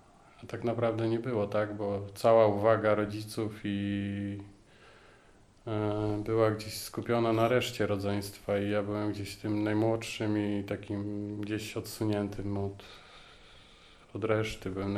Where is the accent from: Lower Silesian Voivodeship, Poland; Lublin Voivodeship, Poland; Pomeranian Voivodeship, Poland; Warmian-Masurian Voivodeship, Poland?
Warmian-Masurian Voivodeship, Poland; Węgorzewo; moved away as an adult; also born or lived in Warsaw / Łódź; now in Pabianice, Poland; ja ogólnie pochodzę z województwa warmińsko-mazurskiego, z Węgorzewa. Tam się urodziłem, tam żyłem do 19 roku życia. Później poszedłem do wojska i po wojsku wyjechałem do Warszawy. Tam pracowałem 7 lat. Później się przeprowadziłem do Łodzi. No i od 5 lat mieszkam